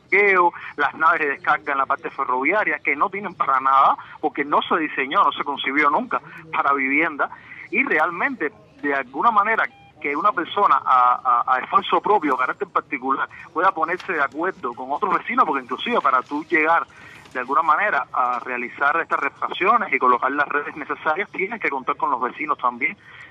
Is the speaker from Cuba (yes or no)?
yes; Cuba; todos somos cubanos